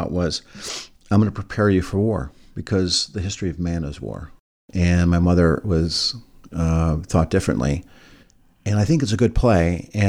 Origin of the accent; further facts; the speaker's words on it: Ireland; maybe because I'm Irish